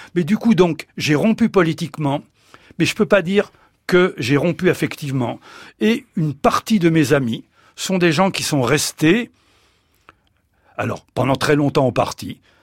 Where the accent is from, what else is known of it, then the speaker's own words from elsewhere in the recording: Montpellier, Occitanie, France; Mais ma jeunesse montpelliéraine, j'ai vécu quand même environ 44 ans à Montpellier, les deux tiers de ma vie, ça a été un moment prodigieux.